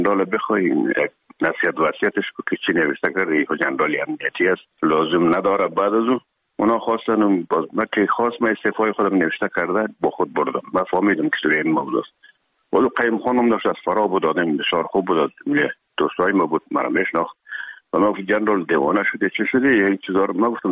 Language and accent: Persian; Herat, Afghanistan; now in Kabul, Afghanistan